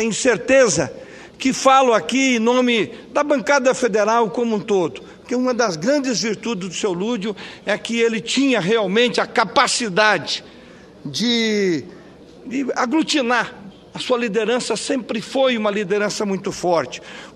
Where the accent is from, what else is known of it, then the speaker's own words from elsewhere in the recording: Mato Grosso do Sul, Brazil; porque sou do Mato Grosso do Sul